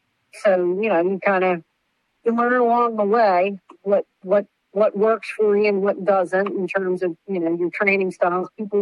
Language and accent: English; Maryland, United States; Well, I grew up in Maryland, and I grew up on a farm, not really raising horses per se.